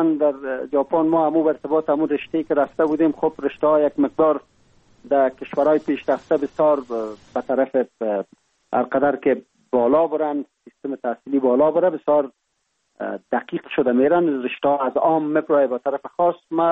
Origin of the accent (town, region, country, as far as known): Kapisa, Afghanistan; born there